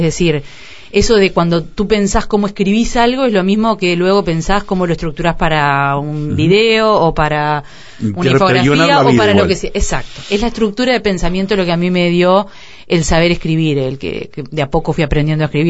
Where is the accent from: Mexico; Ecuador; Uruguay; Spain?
Uruguay; Piriápolis, Maldonado; Bueno, yo soy de Piriápolis. Viví hasta los 18 años en Piriápolis y fui ahí a la escuela, al colegio y al liceo.